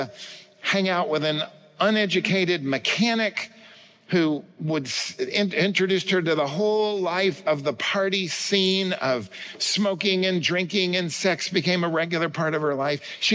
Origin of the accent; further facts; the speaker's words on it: Oklahoma City, Oklahoma, United States; born there; I was born in Oklahoma City, Oklahoma in 1956